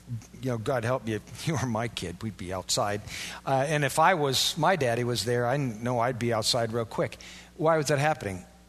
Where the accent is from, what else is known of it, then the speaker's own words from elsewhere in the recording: Iowa, United States; And, of course, I'm from Iowa.